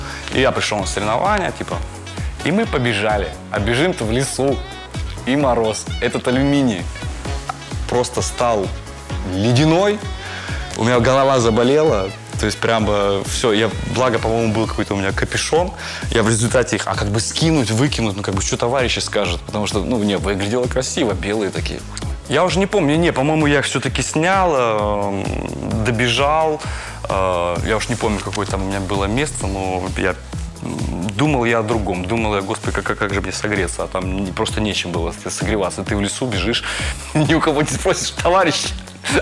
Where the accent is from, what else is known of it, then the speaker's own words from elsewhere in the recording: Balkashino, Akmola Region, Kazakhstan; Я родом из Северного Казахстана, и мы жили, был поселок Балкашино. Папа у меня был водителем автобуса, у него были дальние рейсы, а иногда он ездил по городу. То есть у нас был поселок городского типа.